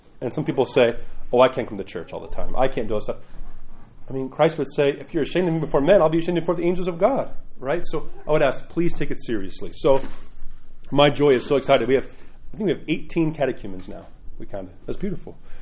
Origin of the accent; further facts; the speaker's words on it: New York, United States; I'm a New Yorker.